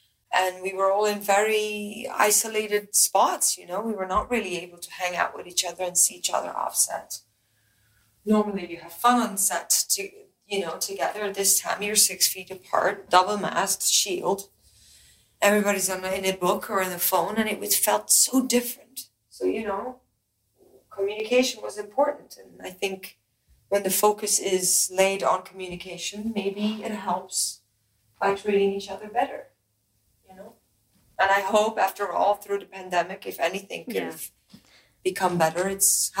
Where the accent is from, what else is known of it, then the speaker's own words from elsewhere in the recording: Belgium; English is a second language; I'm from Belgium.